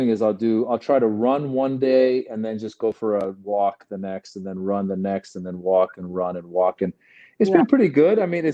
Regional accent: California, United States; So that's what we did. We came to America. I grew up in Northern California when I was a young kid, maybe around 10 years old or so.

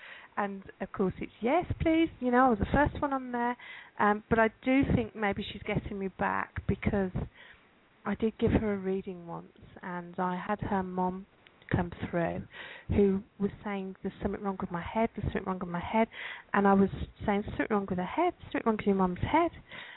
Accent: Birmingham, West Midlands, United Kingdom; Well, I'm a Brummie too and proud

